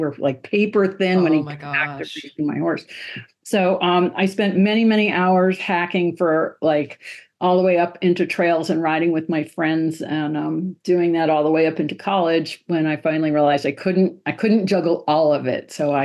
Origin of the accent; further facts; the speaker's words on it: Stamford, Connecticut, United States; And I grew up in Stamford, Connecticut. So I would go over to Oxridge Hunt Club and watch the jumpers.